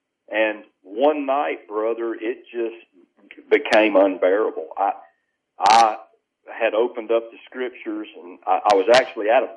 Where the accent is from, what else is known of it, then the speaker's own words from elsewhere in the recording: Deep South, United States; But growing up in the Deep South here, we have just a great, great number of Church of Christ